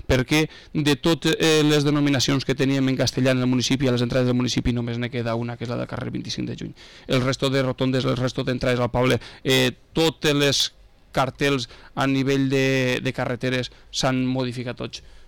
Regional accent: Valencian Community, Spain; first language Valencian; la meva llengua materna és el valencià i la meva llengua materna és heretada dels meus antepassats, de mon pare, de m'abuelo, de mon tío, dels meus cosins, dels meus familiars, dels meus amics

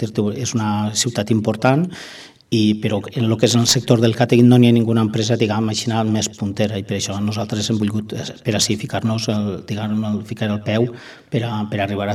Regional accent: Nules, Valencian Community, Spain; que soc de Nules i visc a la Vila Vella, encara que treballi en Castelló i l'empresa estigui a Castelló

